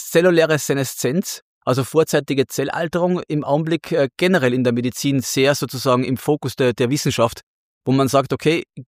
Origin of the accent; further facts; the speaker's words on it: Upper Austria, Austria; Als gebürtiger Oberösterreicher und Mühlviertler